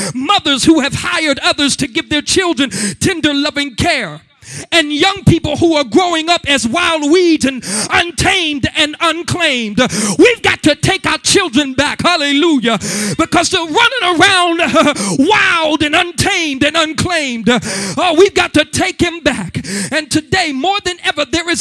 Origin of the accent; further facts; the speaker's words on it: United States; I know growing up in the Homewood community, my mama used to make me get up and go to church